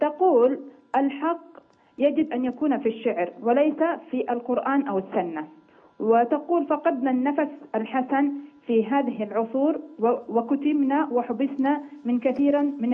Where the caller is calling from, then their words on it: Riyadh, Riyadh Province, Saudi Arabia; سمعت أحد الأستاذات في الجامعة هنا عندنا بالرياض